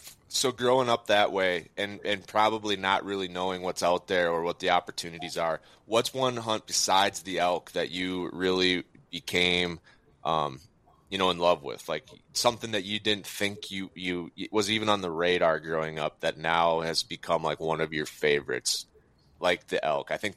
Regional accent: Minnesota, United States; I grew up in Minnesota. So both Northwoods, I'm guessing, you know, Whitetail Deer Camp was the big family event.

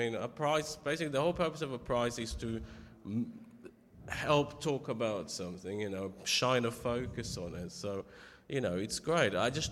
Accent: United Kingdom; I mean, even being a British writer, is you're kind of excluded from the American sphere.

